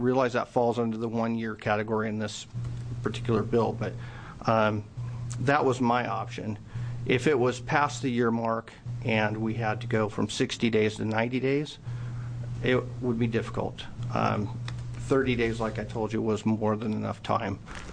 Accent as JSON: {"language": "English", "town": "Albany", "country": "United States", "said": "I'm from Albany."}